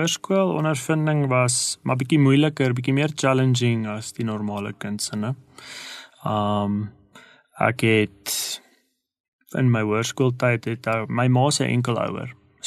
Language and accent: Afrikaans; Pretoria, Gauteng, South Africa; also born or lived in Durban; ek is gebore in Durban. Ek het toe ek baie jonk was teruggetrek, uit my maal op Pretoria toe getrek. En ek het my hele lewe lank groot geword in die Montana area